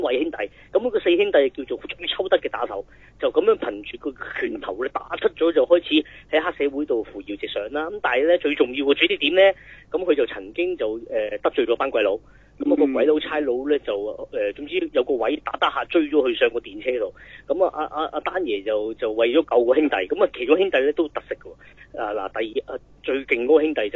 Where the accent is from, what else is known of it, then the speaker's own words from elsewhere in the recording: Chaozhou, Guangdong, China; 我哋潮州人就當年佢做得幾型嘅